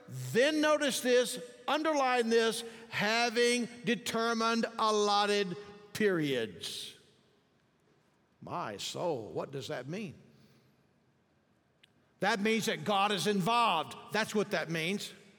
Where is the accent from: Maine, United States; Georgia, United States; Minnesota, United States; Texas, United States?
Texas, United States; Yoakum; when He raised me in Yoakum, Texas? I mean, how many of you like to tell people where you're from? I'm from Yoakum.